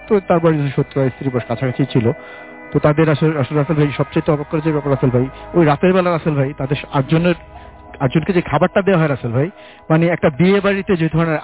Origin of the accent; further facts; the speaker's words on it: Dhaka Division, Bangladesh; ওই সময় মাগুরা থেকে ওই আমাদের যে গ্রাম মাদারীপুর জেলার যে গ্রাম, সেখানে আসতে